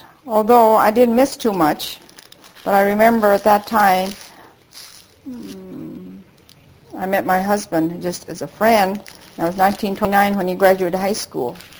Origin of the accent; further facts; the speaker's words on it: Japan; English is a second language; moved away; but I want to take you to Japan, my home country, and I want you to meet my mother.